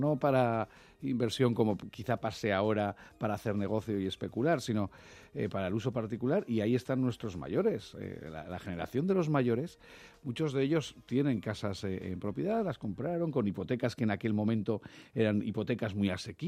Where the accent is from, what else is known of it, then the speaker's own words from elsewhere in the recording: Huesca, Aragon, Spain; Yo soy de Huesca. En Huesca sale una vivienda en alquiler, hay 40 personas detrás, no dura ni un día.